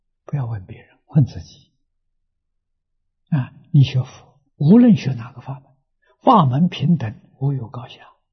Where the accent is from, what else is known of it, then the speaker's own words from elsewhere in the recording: China; 叫我们中国人常常称，实在讲中国人称着玉皇大帝啊